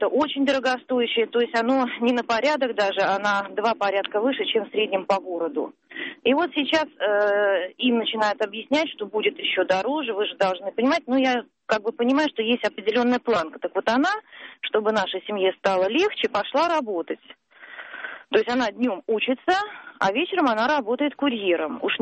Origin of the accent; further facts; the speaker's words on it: Saint Petersburg, Russia; я из Петербурга.